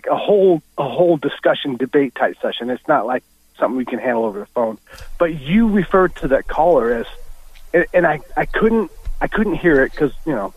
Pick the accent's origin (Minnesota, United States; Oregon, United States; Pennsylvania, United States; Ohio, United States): Oregon, United States; also born or lived in Idaho Falls, United States; So I was born in Idaho, but I grew up in northeastern Oregon.